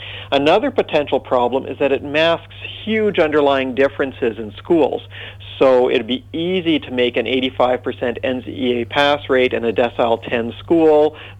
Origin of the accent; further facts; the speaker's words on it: Canada; that I grew up with in Canada